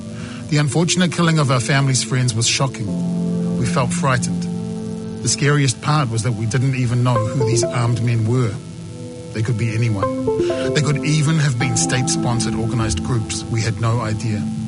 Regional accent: DR Congo; English is a second language; now in New Zealand; arrived in New Zealand. Life in New Zealand was different to Democratic Republic of Congo. First of all, I couldn't speak English at all, because I had never gone to any English school.

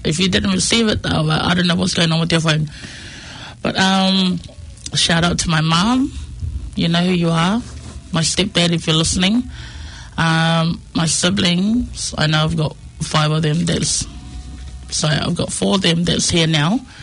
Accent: Cook Islands; also born or lived in New Zealand; I was born in New Zealand and brought up in the wonderful Pacific island named the Cook Islands. I'm sure, like, you know, my grandparents are both fruit salads. They're from all over the islands.

